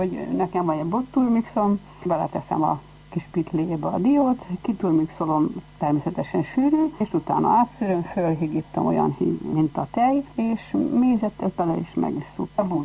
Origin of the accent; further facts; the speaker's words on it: Mezőberény, Békés, Hungary; born there; Hetedik gyermeke vagyok a szüleimnek, és édesanyám áldott állapotban volt velem, amikor Erdélyből átjöttek Békés megyébe Mezőverénybe lakni. Én decemberben születtem meg, 1941-ben